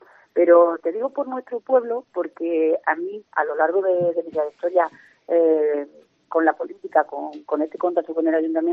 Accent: Jerez, Andalusia, Spain; afortunadamente yo soy de Jerez, y mi familia es de Jerez.

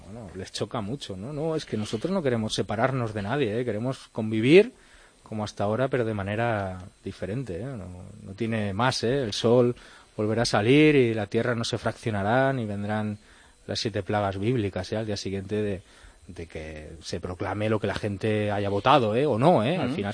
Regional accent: Catalonia, Spain; Si me siento español, pues sí, igual que me siento catalán, igual que me siento europeo, igual que me siento de cualquier sitio, ¿no?

